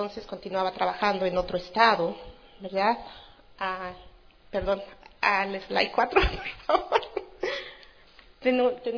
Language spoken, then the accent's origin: Spanish; Oaxaca, Mexico; Soy originaria de México, del estado de Oaxaca